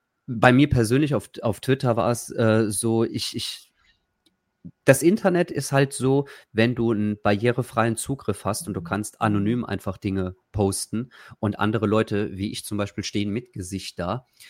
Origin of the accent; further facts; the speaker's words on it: Trier, Rhineland-Palatinate, Germany; Ich komme aus Trier und das ist voll durchzogen von irgendwelchen Römerbauten.